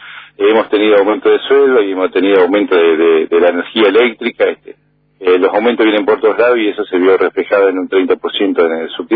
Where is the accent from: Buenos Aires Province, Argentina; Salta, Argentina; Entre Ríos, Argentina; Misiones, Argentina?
Buenos Aires Province, Argentina; Pergamino; also born or lived in Rosario; Sí, en Pergamino, nacido acá en Pergamino, exactamente. Mis abuelos eran de Pinson, después estudié en Rosario y volví a Pergamino.